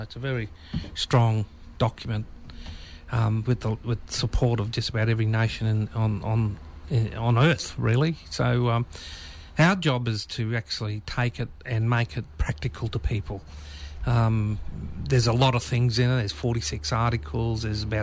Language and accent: English; Rockhampton, Queensland, Australia; just south of Mackay.